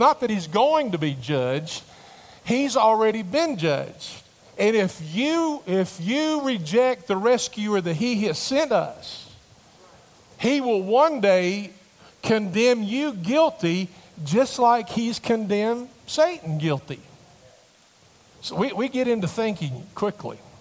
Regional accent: Somersville, United States; I said, I grew up in Somersville. And they go, Somersville? And they go, what part? And I mean, it's a town of about 500.

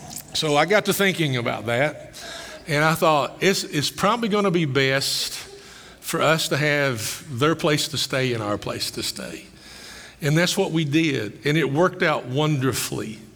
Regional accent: Summersville, Kentucky, United States; also born or lived in Campbellsville; I grew up partly in Summersville, a little town of 500 people, less now, beautiful little town, wonderful town.

